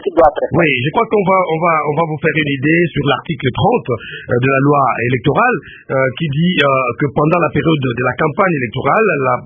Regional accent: DR Congo

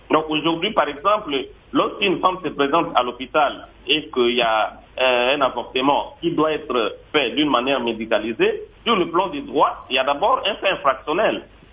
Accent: Mbandaka, Équateur, DR Congo; je pense que même chez moi, en Bandaka, les cas d'avortement sont récurrents

